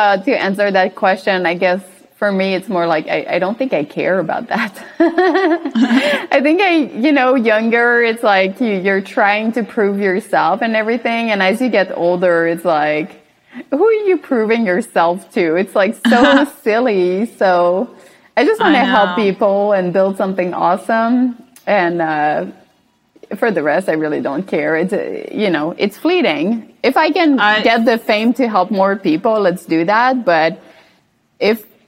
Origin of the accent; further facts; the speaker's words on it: Canada; I don't really know who that is.